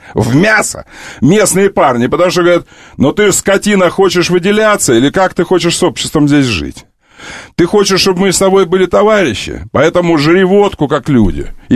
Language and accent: Russian; Kerch, Crimea, Ukraine; можно я скажу за крымчан, что я крымчанин? Вы же знаете, что я из Керчи.